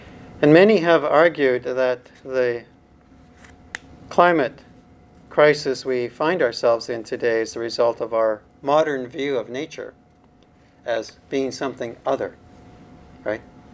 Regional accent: Calgary, Alberta, Canada; When I was growing up in Calgary, it was not uncommon for drivers to get caught in a blizzard.

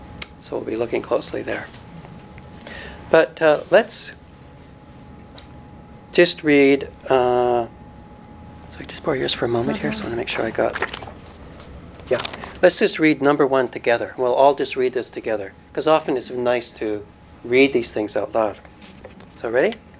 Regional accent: Calgary, Alberta, Canada; I grew up mostly in Calgary on the prairies, the Canadian prairie

